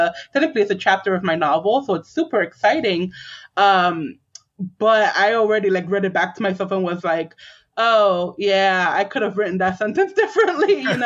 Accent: New York City, New York, United States; I grew up in the South Bronx, right at the tail end of the Bronx's burning era, and this is just how I grew up

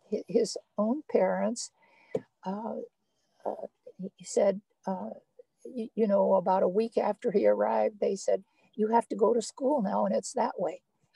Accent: Sacramento, California, United States; born there; And I was born in Sacramento, and we lived on a place called X Street. I grew up in Sacramento. No, I didn't grow up in Sacramento, but I was born there, and we were there until the war started.

